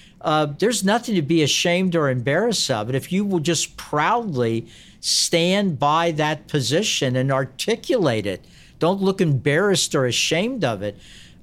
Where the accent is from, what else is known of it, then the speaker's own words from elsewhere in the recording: Kentucky, United States; there are two very conservative states, Montana and my home state of Kentucky, that had pro-life referenda on the ballot